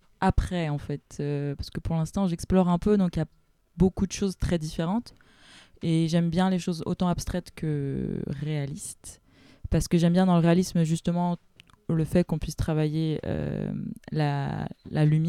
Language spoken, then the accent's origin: French; Nantes, Pays de la Loire, France; De Nantes.